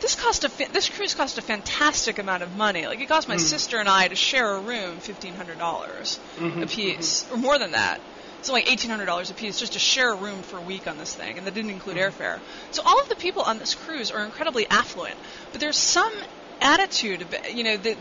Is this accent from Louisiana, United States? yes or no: no; Manhattan, New York, United States; I grew up in Manhattan